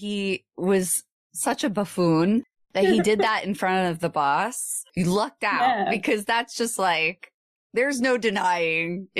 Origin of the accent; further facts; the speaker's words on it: New Jersey, United States; So I'm from New Jersey. New Jersey's considered the armpit of America.